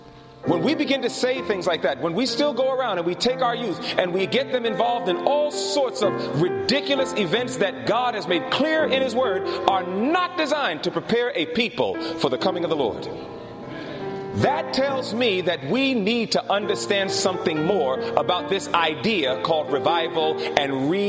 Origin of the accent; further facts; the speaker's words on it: Atlanta, Georgia, United States; I come from Atlanta, Georgia. That is where I live. Not specifically Atlanta, but nevertheless, I am in that area.